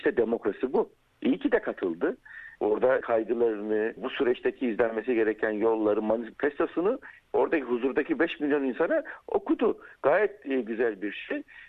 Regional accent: İzmir, Turkey; gerek memleketim milletvekili bulunduğum İzmir'de muhteşem bir gündü.

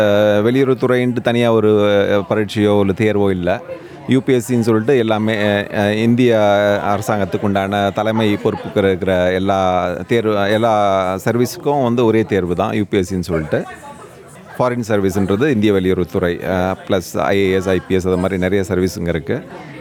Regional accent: Vellore, Tamil Nadu, India; now in Canberra, Australia; என்னுடைய சொந்த ஊர் வேலூர், தமிழ்நாட்டில் வேலூர்னு சொல்லிட்டு.

